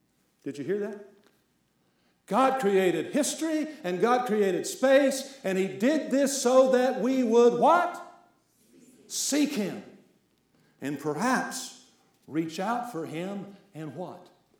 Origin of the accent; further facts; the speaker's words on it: Virginia, United States; And in the mountains where I grew up in Virginia, sometimes above those mountains we would hear the thunder rumbling.